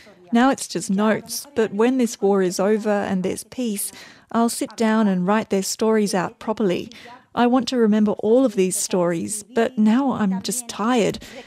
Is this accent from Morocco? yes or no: yes; Rif, Morocco; first language Berber; English is a second language; I'm from the Rif region in Morocco, and there our mother tongue is Berber, but I also speak Arabic.